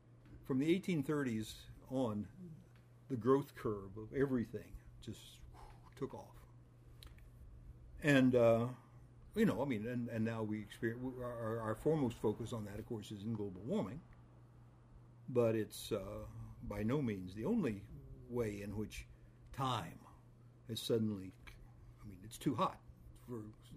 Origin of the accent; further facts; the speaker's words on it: West Plains, Missouri, United States; I can go back to West Plains, Missouri, where I grew up in the Missouri Ozarks